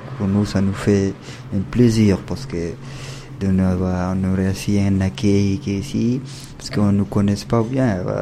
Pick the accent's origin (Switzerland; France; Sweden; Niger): Niger; French is a second language; Je viens du Niger. Niger, c'est à l'ouest, de l'Afrique.